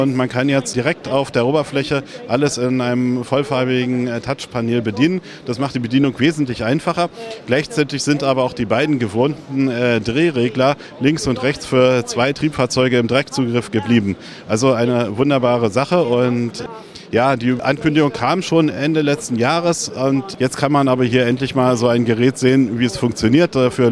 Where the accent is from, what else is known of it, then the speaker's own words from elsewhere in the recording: Berlin, Germany; irgendwie als Berliner kann man empfehlen, Wien, das dauert nicht so lange.